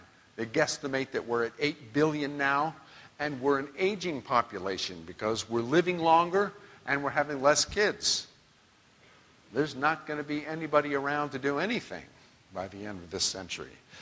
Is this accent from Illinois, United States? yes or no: no; Washington, United States; I grew up in Northwest Washington. I know about rain.